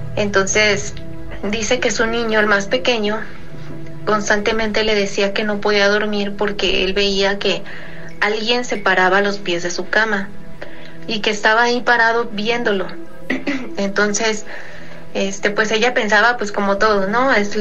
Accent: Guadalajara, Jalisco, Mexico; de Guadalajara.

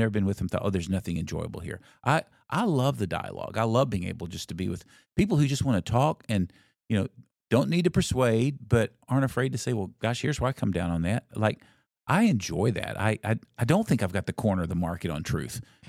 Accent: Tennessee, United States; I was raised in East Tennessee, all my dad's family's in Knoxville area.

